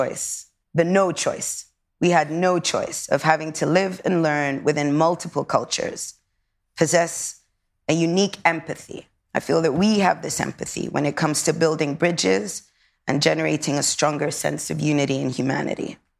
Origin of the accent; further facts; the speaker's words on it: Sudan; also born or lived in Europe; We've been born and raised in Europe. We're both African, and we're both glazed with Arabia, me being from Sudan